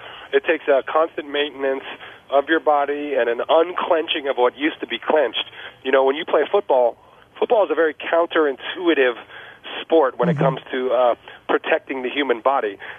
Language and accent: English; San Jose, California, United States; born or raised there; moved away as an adult